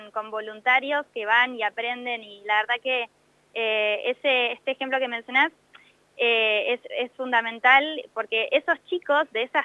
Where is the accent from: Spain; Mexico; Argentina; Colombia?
Argentina; Chubut; No, chubutense.